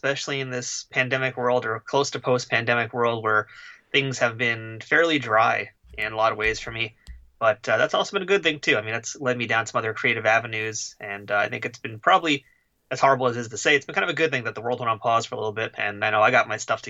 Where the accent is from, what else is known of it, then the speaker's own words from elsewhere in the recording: Queens, New York, United States; It's pretty fortunate that I was born here in Queens.